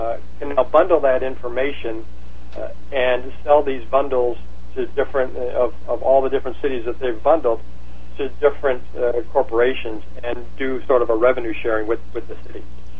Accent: Illinois, United States; I grew up in Illinois.

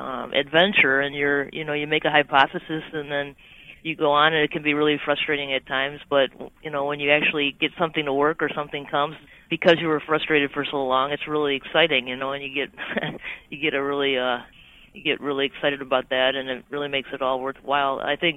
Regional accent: Detroit, Michigan, United States; I grew up in Detroit, so there's a Cranbrook Institute

